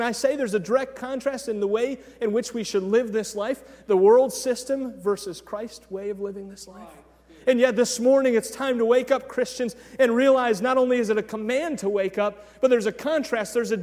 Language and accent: English; Cleveland, Ohio, United States; I grew up in Cleveland, Ohio. I'm a proud Clevelander, which means I also grew up rooting for the Cleveland Browns.